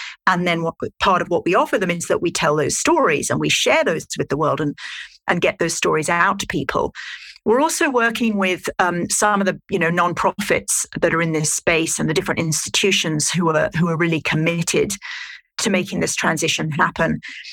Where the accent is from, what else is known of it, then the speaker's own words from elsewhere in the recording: United Kingdom; accent: British; now in United States; I live in the States, despite my British accent